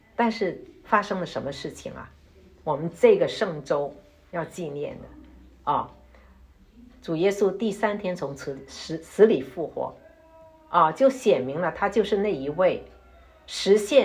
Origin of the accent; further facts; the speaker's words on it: China; 就像我们中国人念古代的诗词